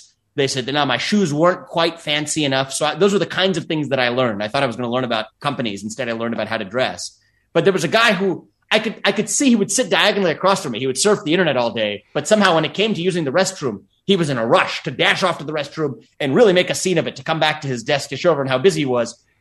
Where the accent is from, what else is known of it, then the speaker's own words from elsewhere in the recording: Cincinnati, Ohio, United States; now in Columbus, United States; So I was born in Cincinnati, Ohio, born and raised there. Live in Columbus, Ohio today, not too far from where I grew up. My parents were immigrants from India